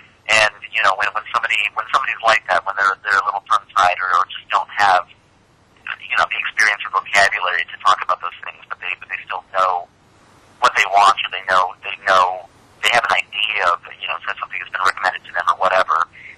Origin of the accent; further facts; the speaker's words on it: Phoenix, Arizona, United States; moved away as an adult; also born or lived in Michigan, United States / Austin, United States; now in New York, United States; I was born in Michigan and then my parents moved out to Southwest, to the suburbs outside of Phoenix when I was about four, and that's really where I was planted until about 20 years old